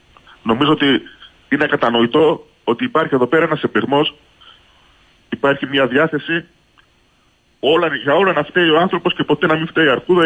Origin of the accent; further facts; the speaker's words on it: Pefko, Greece; Εγώ πηγαίνω στο χωριό, στο χωριό μου, στο Πέφκο, γιατί είναι καταγωγή μου από εκεί πέρα, σχεδόν 50 χρόνια.